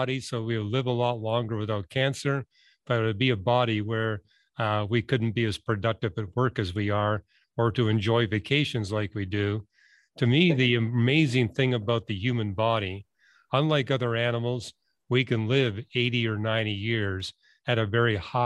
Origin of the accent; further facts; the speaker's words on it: Canada; I grew up in Canada